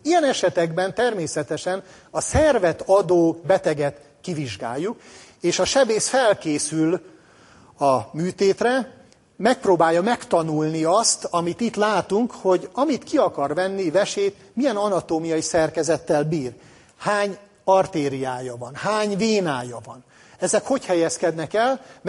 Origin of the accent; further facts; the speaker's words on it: Szeged, Csongrád-Csanád, Hungary; Én, mint szegedi, és azt hiszem minden szegedi büszke arra